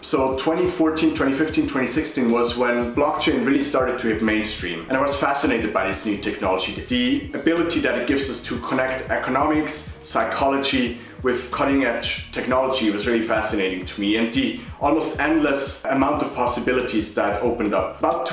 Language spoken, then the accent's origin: English; Switzerland; moved away as an adult; now in United States; I was born and raised in Switzerland. After I had completed my bachelor's degree in electrical engineering, I first moved away from Switzerland to work in a startup in New York.